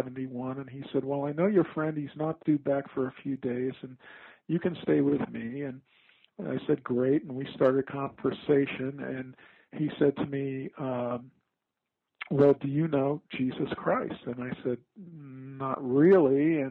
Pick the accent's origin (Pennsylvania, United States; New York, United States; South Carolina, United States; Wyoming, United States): New York, United States; Long Island; We grew up in Long Island, New York